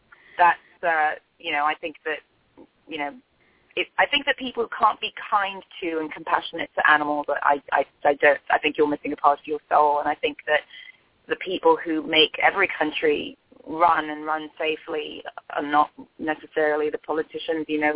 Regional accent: Nigeria; I'm from Nigeria, and unfortunately, recently they outlawed homosexuality as punishable by death. I'm also biracial, and my parents met in this country

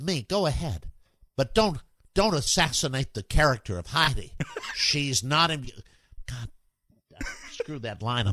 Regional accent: Texas, United States; It has a deeper meaning. I'm from Texas.

